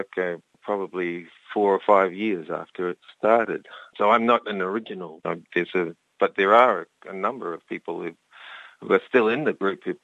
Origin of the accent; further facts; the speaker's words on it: New Zealand; born there; I was born about as far away from Estonia as you can possibly imagine. So I was born in New Zealand.